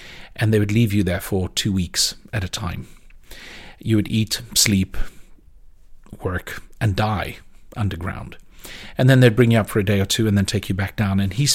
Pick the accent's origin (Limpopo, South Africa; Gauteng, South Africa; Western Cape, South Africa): Gauteng, South Africa; Johannesburg; not that I'm originally from Cape Town, I'm originally from Johannesburg or suburban Johannesburg